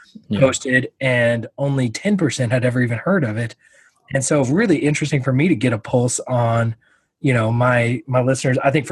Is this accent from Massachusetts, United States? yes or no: no; Houston, Texas, United States; now in San Antonio, United States; I grew up in Houston, Texas.